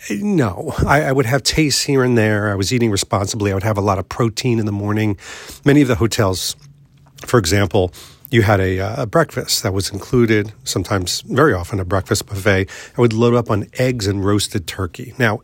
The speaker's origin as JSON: {"language": "English", "region": "New York", "country": "United States", "said": "which as a New Yorker, that was took about a day and a half to get used to."}